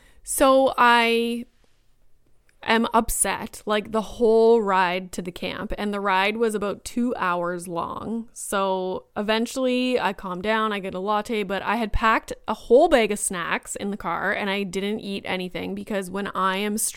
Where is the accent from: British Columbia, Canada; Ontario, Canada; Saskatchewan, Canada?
Ontario, Canada; I'm from Northern Ontario.